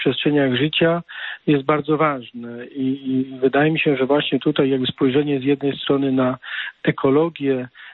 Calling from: Zielona Góra, Lubusz Voivodeship, Poland; z Zielonej Góry.

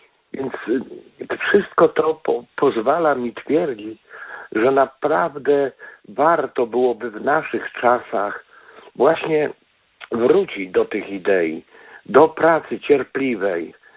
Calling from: Krynica, Lesser Poland, Poland; dzwonię z okolic Krynicy.

